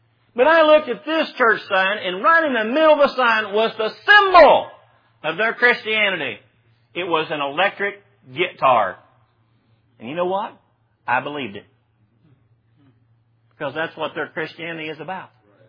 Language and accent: English; Tennessee, United States; I remember one time, you know, I come from East Tennessee